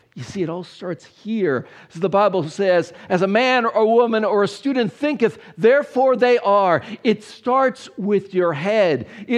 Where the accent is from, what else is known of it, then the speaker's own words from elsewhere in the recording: Los Angeles, California, United States; I lived in California. I'm from Los Angeles.